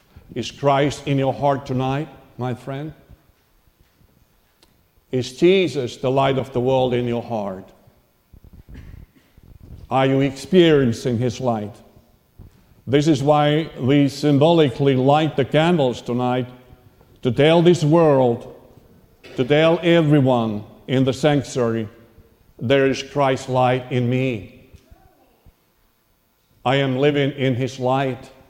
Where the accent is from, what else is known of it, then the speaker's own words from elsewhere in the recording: Finland; English is a second language; I am from Nordic countries of Finland, Scandinavia. And back there, this time of year, it's very dark.